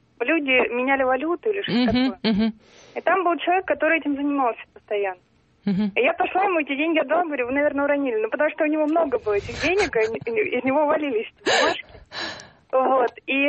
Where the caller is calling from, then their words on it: Saint Petersburg, Russia; я из Питера, звоню